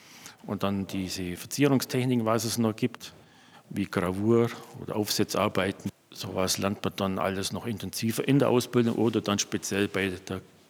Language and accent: German; Rudratshofen, Bavaria, Germany; ich komme aus Rudratshofen bei Marktoberdorf. Die Füssener kennen das natürlich.